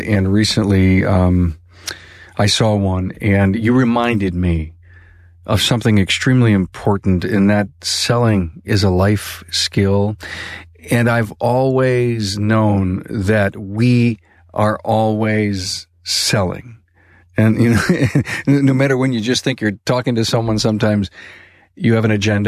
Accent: Buffalo, New York, United States; Because everybody knows I'm from Buffalo.

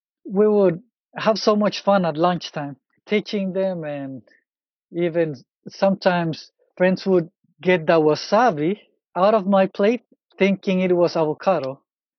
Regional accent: El Salvador; So yeah, the Japanese community during our time growing up in El Salvador was very small. So there were not many Asians in El Salvador growing up, and people were not used to seeing many Asians around.

